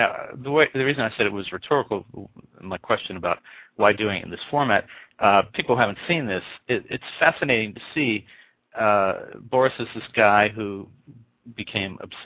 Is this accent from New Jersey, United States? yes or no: yes; New Jersey, United States; I was going to say that coming from growing up in New Jersey and around comics and collectibles, really all through my teens and early 20s